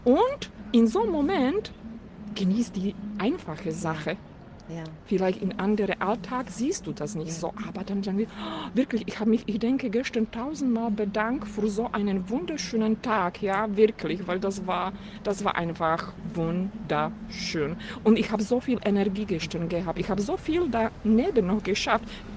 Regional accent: Slovakia; German is a second language; now in Germany; Und ich komme aus der Slowakei und ich wollte nach Hause zu meiner Mom.

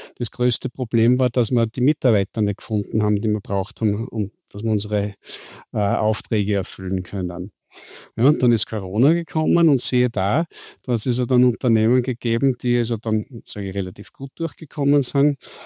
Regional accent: Salzburg, Austria; born there; also born or lived in Innsbruck; bin gebürtig aus Salzburg, habe in Innsbruck Betriebswirtschaftslehre studiert

